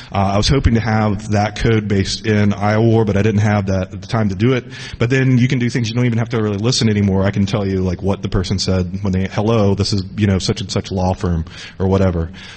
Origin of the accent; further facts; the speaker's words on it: Florida, United States; Florida State, this is my home state.